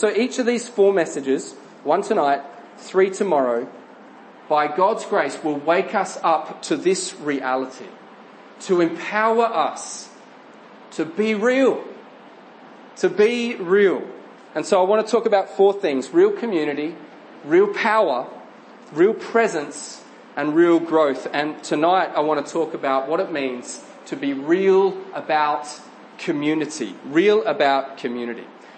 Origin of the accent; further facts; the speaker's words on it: Adelaide, South Australia, Australia; for Adelaide, where I'm from Australia